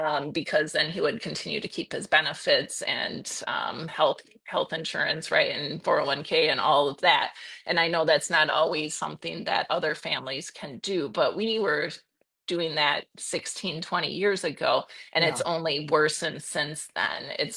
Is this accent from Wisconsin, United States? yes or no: yes; Green Bay, Wisconsin, United States; born there; I just want to preface this with, I was born in Green Bay